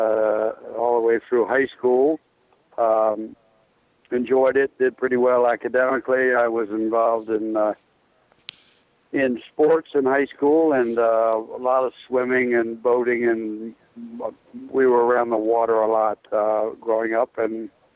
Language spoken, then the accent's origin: English; Claymont, Delaware, United States; We lived in a little town called Claymont, Delaware, and then later moved when I was in first grade